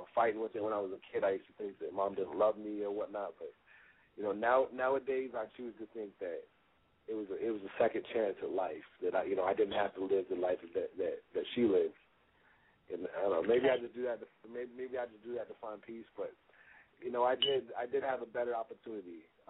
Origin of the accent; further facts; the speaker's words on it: Los Angeles, California, United States; born there; So I was born in 1987, November 6th, Scorpios. But I was born in Los Angeles.